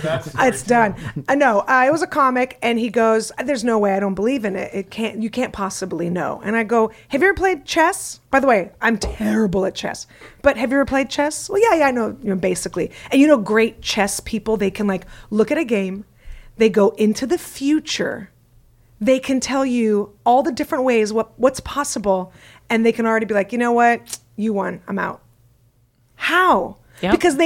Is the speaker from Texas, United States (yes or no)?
no; San Francisco, California, United States; I told her, you know, I'm from San Francisco.